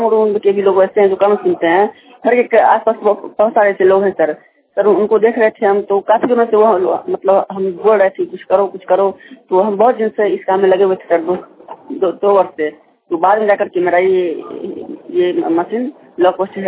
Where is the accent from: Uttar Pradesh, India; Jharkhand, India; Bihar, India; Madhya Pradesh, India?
Bihar, India; Madhubani; मेरा घर मधुबनी शहर में सर, जैन कॉलेज के सामने